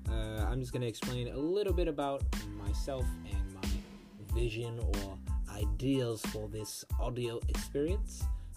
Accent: Chicago, Illinois, United States; also born or lived in Kansas City; now in Atlanta, United States; I'm 27 years old. I'm originally from Chicago, but I lived in Kansas City for 6 years before landing in Atlanta.

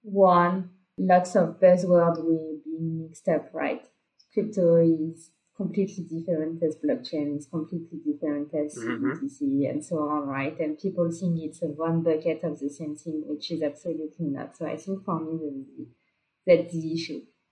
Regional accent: United States; English is a second language; now in abroad; I tried to buy an NFTs, let alone that I'm actually an American citizen living abroad.

